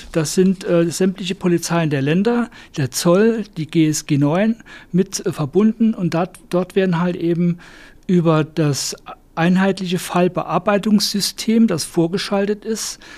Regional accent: Saarbrücken, Saarland, Germany; ich komme aus Saarbrücken.

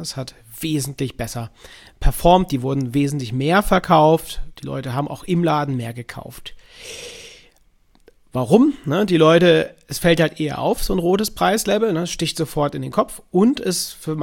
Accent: Cologne, North Rhine-Westphalia, Germany; in meiner Heimatstadt Köln

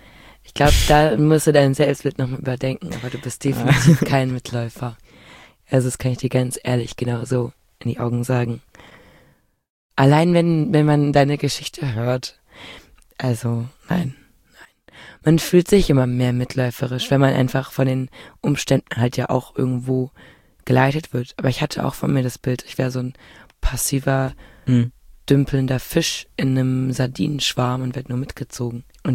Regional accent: Berlin, Germany; Also, ich bin ja in Berlin geboren und aufgewachsen

